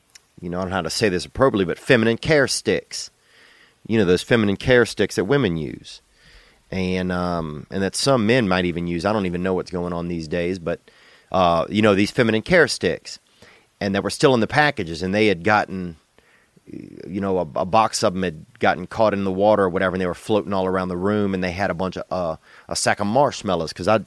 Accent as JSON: {"language": "English", "region": "Louisiana", "country": "United States", "tie": "born or raised there", "said": "because I grew up in Louisiana and a lot of rains would come."}